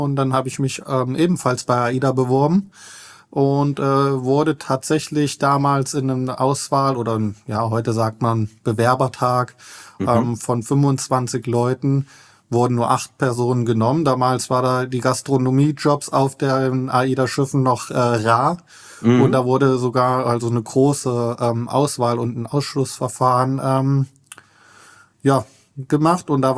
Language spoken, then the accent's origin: German; Eschwege, Hesse, Germany; in meiner Heimat- und Geburtsstadt in Eschwege. Mhm. Sagt vielleicht nicht jedem etwas, aber das ist in der Nähe von Kassel, also in Nordhessen.